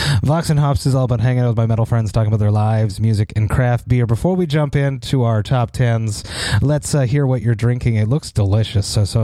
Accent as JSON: {"language": "English", "town": "Montreal", "region": "Quebec", "country": "Canada", "tie": "born or raised there", "said": "Montréal. I just can't wait to stand on that stage tonight. Look out at a crowd of amazing metalheads in my hometown enjoying life, metal, and craft beer."}